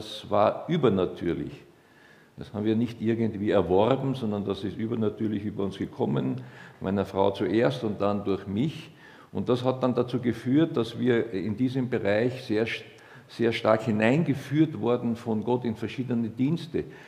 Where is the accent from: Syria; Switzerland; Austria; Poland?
Austria; Melk, Lower Austria; ich bin ein Niederösterreicher, bin in Melk an der Donau geboren.